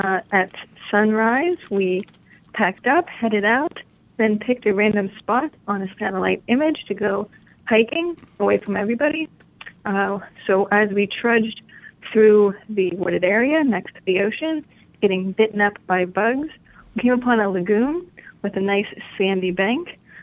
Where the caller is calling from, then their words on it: Brooklyn, New York, United States; Hello. I am calling from Brooklyn